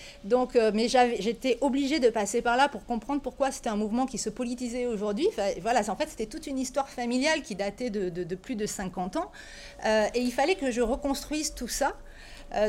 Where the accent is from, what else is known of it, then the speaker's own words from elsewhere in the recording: France; now in Dakar, Senegal; Bon, j'ai jamais eu peur parce que je suis française et parce que je sais qu'au Sénégal, ça me donne un statut